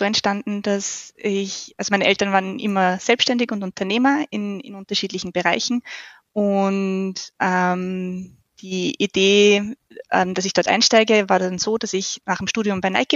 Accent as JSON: {"language": "German", "town": "St. Pölten", "region": "Lower Austria", "country": "Austria", "tie": "born or raised there", "said": "St. Pölten in meinem Büro im schönen Österreich. Für alle, die nicht so genau wissen, wo St. Pölten liegt, 40 Kilometer westlich von Wien und die Landeshauptstadt von Niederösterreich und mein Heimatort seit ein paar Jahren. Okay. Eigentlich schon seit immer."}